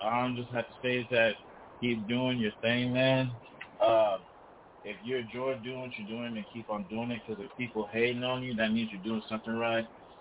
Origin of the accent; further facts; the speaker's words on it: Tulsa, Oklahoma, United States; I'm from Tulsa, Oklahoma, from the Midwest.